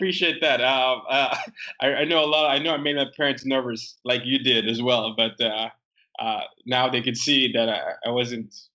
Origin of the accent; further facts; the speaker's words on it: Nigeria; now in United States; I'm a Nigerian, and a lot of times when you don't see your stories